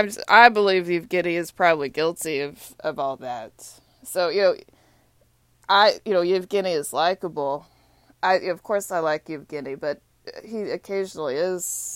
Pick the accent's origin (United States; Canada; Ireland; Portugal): United States; Texas; I love hockey. I grew up in Texas. It's so hot there.